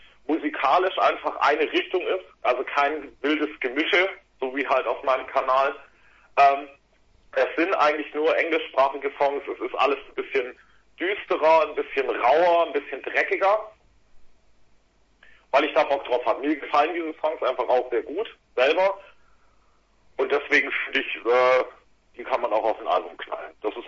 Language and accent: German; Southern Germany, Germany; now in Celle, Germany; Also ich komme eigentlich aus Süddeutschland